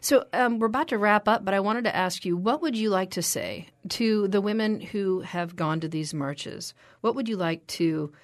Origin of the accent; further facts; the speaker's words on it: United States; America, as an American, I consider our country to be so advanced.